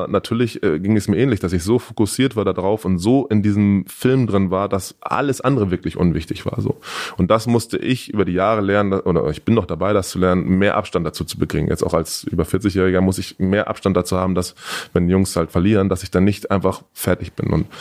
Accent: Hamburg, Germany; born there; Ich bin hier geboren, ich bin in Wilhelmsburg geboren, also in Hamburg geboren

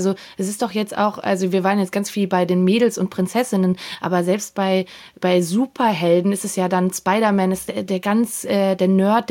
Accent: Austria; ich als Österreicherin kenne das ja auch gut

